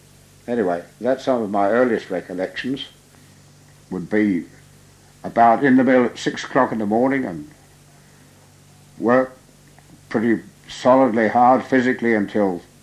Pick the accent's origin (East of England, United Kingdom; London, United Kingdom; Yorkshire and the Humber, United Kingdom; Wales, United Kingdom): East of England, United Kingdom; Soham; born there; I was born in Soham at the mill house in 1910.